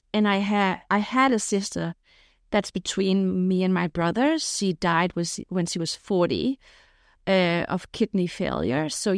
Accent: Denmark; also born or lived in Morocco; So I'm Danish-Moroccan. I was born in Morocco. I have a Danish mom and a Moroccan dad. And they moved back to Scandinavia when I was just a baby. I grew up in Denmark.

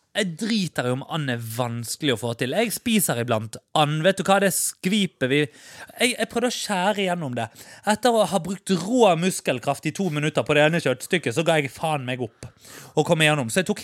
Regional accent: Bergen, Vestland, Norway; jeg er bergenser.

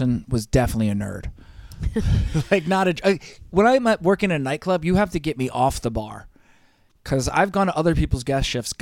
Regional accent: New Jersey, United States; Because I grew up in New Jersey, water ice.

